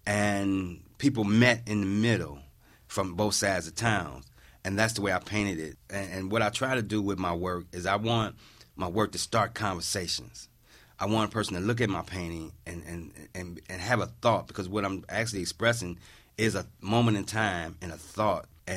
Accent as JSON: {"language": "English", "town": "Cleveland", "region": "Ohio", "country": "United States", "tie": "born or raised there", "said": "So when I got back to Cleveland, I realized that Cleveland ain't so bad, that this is my hometown. And no matter where I go, I represent Cleveland."}